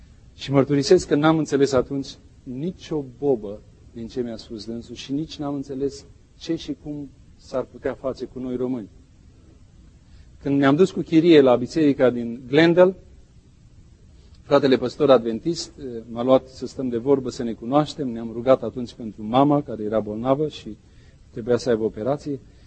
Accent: Romania; now in United States; anii aceștia, de când stau în America, mi-am dat seama că lupta cea mai mare pe care o vom da noi ca români aici nu este pentru noi și pentru tineretul nostru să-i pierdem la atei.

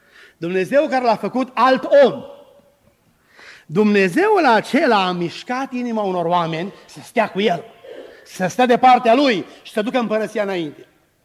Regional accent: Romania; Eu sunt român și mă văd cel mai bun și cel mai drept

